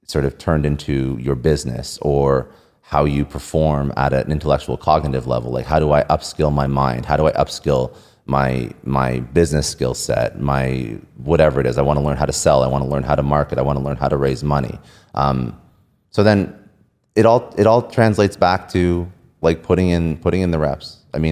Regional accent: Canada; I'm Canadian. So when you play hockey in the winter, then your summer sport is either baseball or soccer.

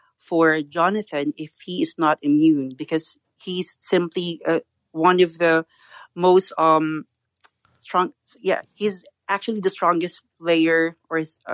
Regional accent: Philippines; I'm from the Philippines.

